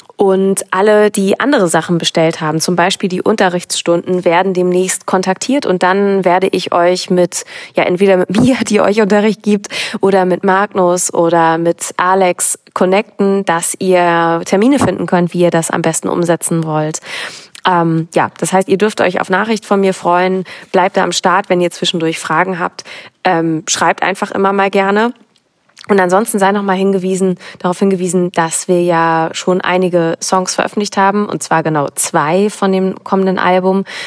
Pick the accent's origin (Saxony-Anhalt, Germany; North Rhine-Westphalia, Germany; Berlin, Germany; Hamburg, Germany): Hamburg, Germany; in Hamburg, in meiner Heimatstadt.